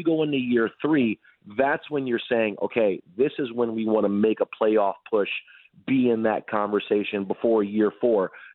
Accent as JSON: {"language": "English", "town": "Detroit", "region": "Michigan", "country": "United States", "said": "I'm from Detroit, a long list of successful Red Wings teams and Pistons teams"}